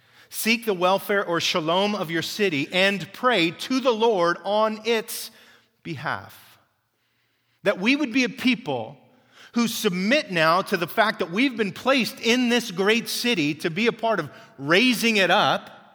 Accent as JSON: {"language": "English", "town": "Fresno", "region": "California", "country": "United States", "said": "But they go, hey man, where are you from? I go, I'm from Fresno. Fresno, at least it's not Bakersfield, right?"}